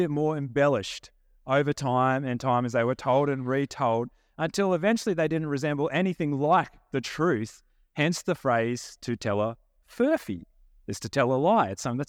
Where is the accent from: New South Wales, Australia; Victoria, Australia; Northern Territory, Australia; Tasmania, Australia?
New South Wales, Australia; Dubbo; accent: Australian country; I feel like I'm Aussie through and through. If you don't know me, I grew up in a small Aussie country town, Dubbo, great place to grow up. I have a thick Australian Aussie accent, as you can hear, country accent.